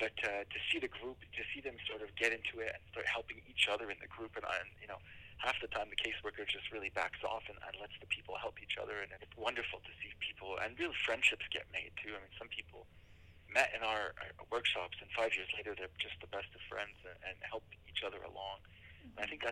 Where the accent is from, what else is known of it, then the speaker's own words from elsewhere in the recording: England, United Kingdom; moved away; I immigrated from England, so I'm perfectly bilingual, and I do help a lot of the Anglophones.